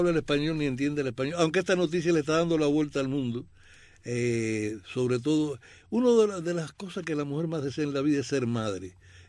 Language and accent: Spanish; Cuba